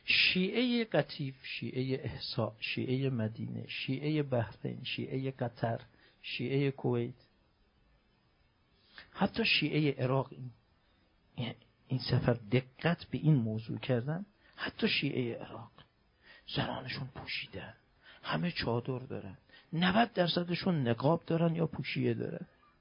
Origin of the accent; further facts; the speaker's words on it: Iran; شرمساری بگیم ما ایرانی هستیم